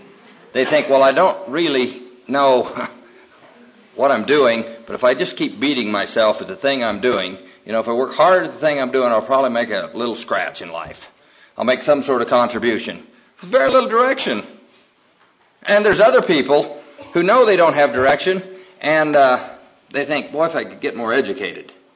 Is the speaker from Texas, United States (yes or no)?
no; Iowa, United States; When I was raised in Iowa, and I was working for a farmer who, over the years, has accumulated quite a bit of money